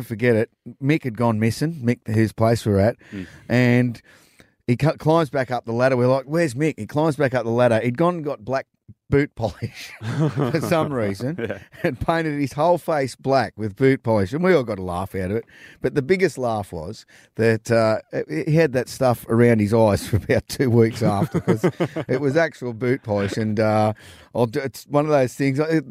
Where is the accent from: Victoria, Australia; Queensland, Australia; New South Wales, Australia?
New South Wales, Australia; Newcastle; I grew up surfing in Newcastle